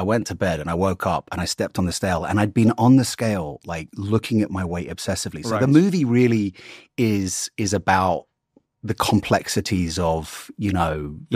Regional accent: England, United Kingdom; I'm English and I think America has, you know, got a lot of stuff that they do with pharmaceuticals.

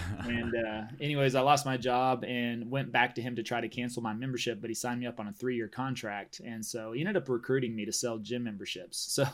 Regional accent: Stephenville, Texas, United States; I grew up in Stephenville, Texas, about 2 hours south of Dallas.

